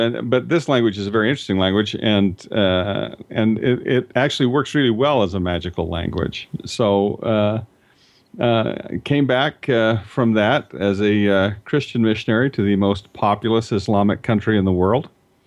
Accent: Salt Lake City, Utah, United States; born there; I was born actually in Salt Lake City back in 1955.

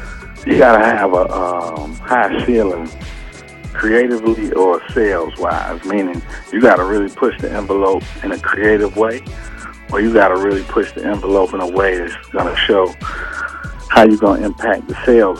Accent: Chicago, Illinois, United States; I'm from Chicago. I know what it is.

